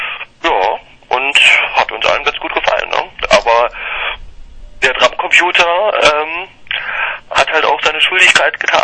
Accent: Chemnitz, Saxony, Germany; born there; Ich bin auch in Chemnitz geboren.

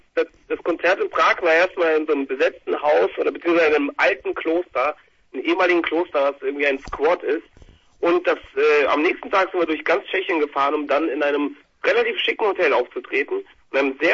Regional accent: North Rhine-Westphalia, Germany; Ich komme aus NRW, ja, nicht aus Baden-Württemberg, das wollte ich mal gesagt haben.

